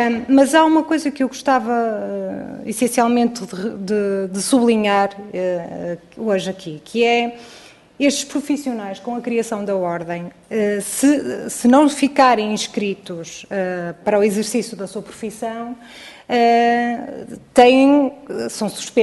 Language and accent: Portuguese; Porto, Portugal; sou do Porto